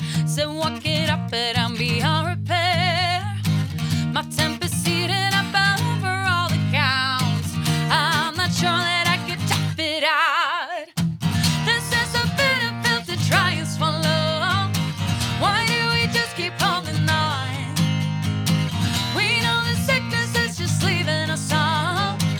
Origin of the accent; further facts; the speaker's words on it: Sweden; now in Green Bay, United States; I'm from Sweden originally.